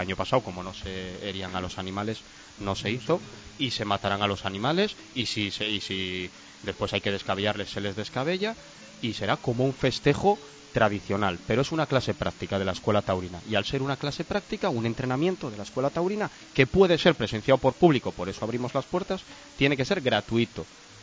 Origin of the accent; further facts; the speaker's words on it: Cantabria, Spain; siendo cántabro fui yo en el año 2011.